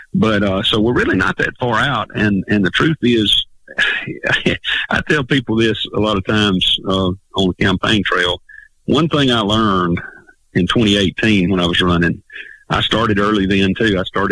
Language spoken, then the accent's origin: English; Gordo, Alabama, United States; I grew up on a farm. I still live on the same dirt road that I grew up on here in Pickens County. But I said I'm from Gordo